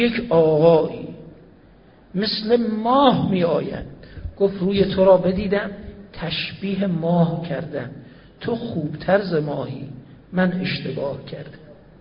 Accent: Zanjan Province, Iran; من زنجانی هستم، ایرانی هستم

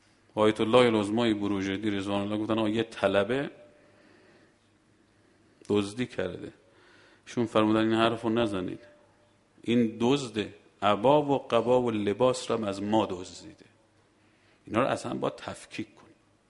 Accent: Mashhad, Razavi Khorasan, Iran; من بچه مشهدم، من 15-16 سالم بود

